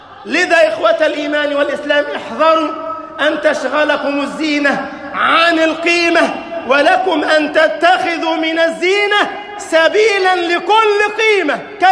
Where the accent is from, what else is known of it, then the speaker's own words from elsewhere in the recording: Egypt; اللهم اجعل بلدنا مصر أمناً أمانا، سخاء رخاء، وسائر بلاد المسلمين.